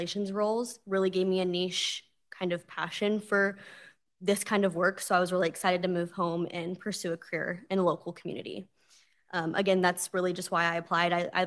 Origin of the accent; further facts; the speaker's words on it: Tracy, California, United States; I'm the new communications specialist. A little bit about me is I was born and raised in Tracy, but I do have family in Discovery Bay, so I grew up going here